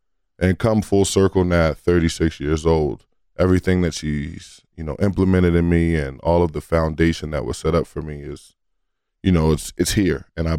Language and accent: English; Philadelphia, Pennsylvania, United States; You know, I grew up in North Philadelphia, so it was pretty tough upbringing.